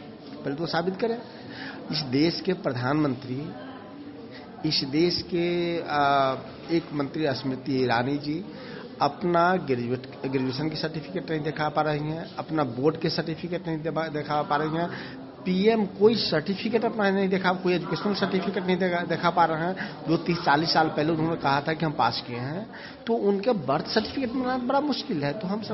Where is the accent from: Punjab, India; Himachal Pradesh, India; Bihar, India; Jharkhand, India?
Bihar, India; हम नेपाल बॉर्डर के इलाके से आते हैं, हमारे गांव में हमारी दादी, हमारी कभी चाची, ये सब नेपाल से आई हैं